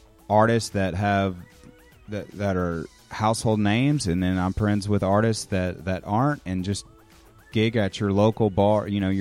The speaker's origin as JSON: {"language": "English", "town": "Bartlett", "region": "Tennessee", "country": "United States", "tie": "born there", "said": "I was born in Bartlett, Tennessee, a suburb right outside of Memphis."}